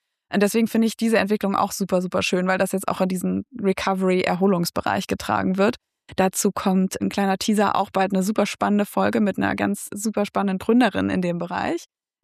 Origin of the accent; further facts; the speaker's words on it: North Rhine-Westphalia, Germany; Über meine Heimat, das Ruhrgebiet.